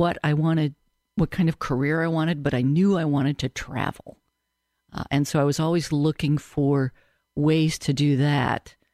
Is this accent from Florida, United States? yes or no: no; Chicago, Illinois, United States; I grew up outside the Chicago area, or in the Chicago area, outside the city, and spent most of, well, at least the first half of my life there.